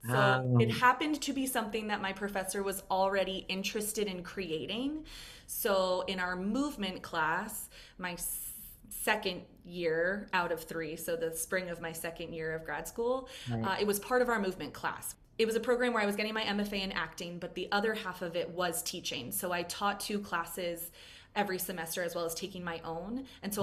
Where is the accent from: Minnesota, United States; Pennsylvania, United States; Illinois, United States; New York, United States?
Pennsylvania, United States; Bethlehem; So first and foremost, I'm a Lehigh Valley kid. I grew up in Bethlehem. I went to Liberty High School. And so I love the Lehigh Valley.